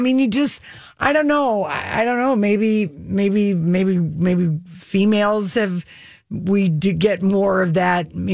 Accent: Minnesota, United States; And Julian, we're from Minnesota.

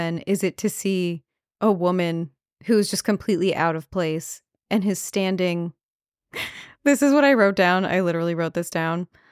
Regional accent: New York, United States; Oh, yeah. I'm from Long Island. I'm a snow expert.

